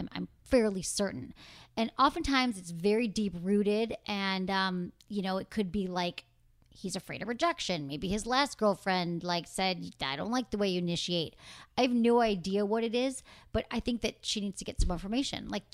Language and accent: English; Northern Ireland, United Kingdom; I'm from Northern Ireland.